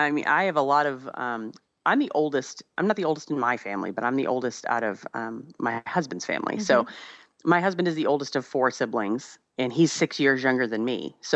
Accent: East Coast, United States; for a lot of my friends and growing up in the East Coast

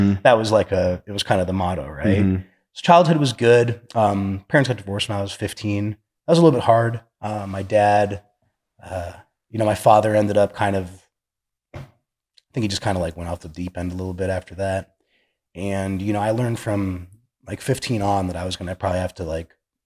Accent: Arizona, United States; also born or lived in Texas; I was born in Texas, but I moved here when I was like 2 years old. Okay. So Arizona's kind of all I know.

